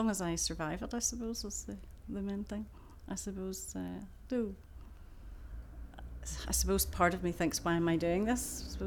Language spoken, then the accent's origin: English; Belfast, Northern Ireland, United Kingdom; I was born in Northern Ireland, Belfast, and I've lived there for 50 odd years